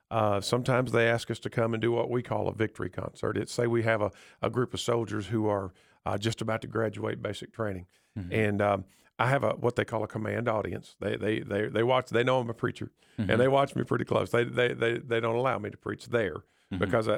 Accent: Kentucky, United States; now in Nashville, United States; And we, my hometown is up in Kentucky, and we live in Nashville, Tennessee.

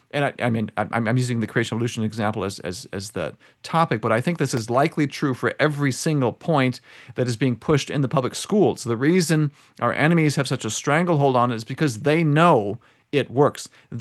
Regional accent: Wisconsin, United States; I grew up in Wisconsin, 23 years of my life.

